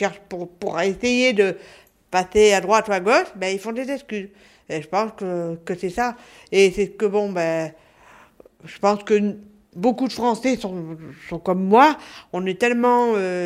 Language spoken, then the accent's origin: French; Lille, Hauts-de-France, France; Moi, je suis de Lille, moi.